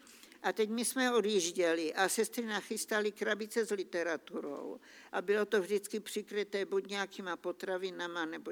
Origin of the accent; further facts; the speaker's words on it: Beskydy, Czechia; protože já jsem z Besky